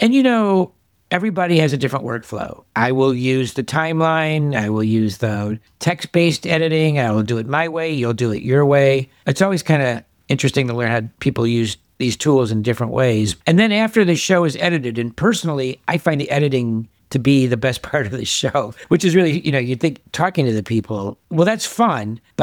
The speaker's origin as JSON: {"language": "English", "town": "Cleveland", "region": "Ohio", "country": "United States", "said": "Because, like, come on, we're both from Cleveland, Ohio."}